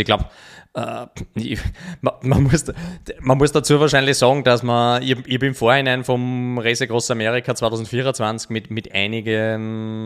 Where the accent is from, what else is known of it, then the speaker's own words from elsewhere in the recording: Niederneukirchen, Upper Austria, Austria; now in Kronsdorf, Austria; ich wohne jetzt da in Kronsdorf, aufgewachsen bin ich in Niederneukirchen, das ist mehr oder weniger eine Nachbargemeinde